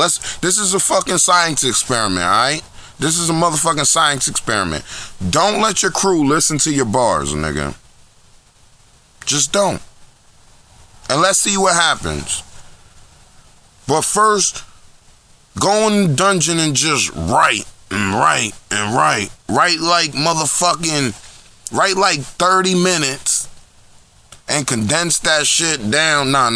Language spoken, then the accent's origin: English; Newark, New Jersey, United States; I don't live in North now. I live in a small town now, but I still got family out in North. I was born in North. North, New Jersey, nigga. Brick City.